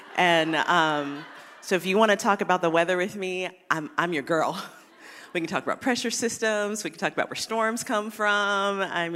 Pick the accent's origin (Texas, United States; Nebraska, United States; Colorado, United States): Texas, United States; How y'all doing? I'm from Texas. We'll get that out of the way.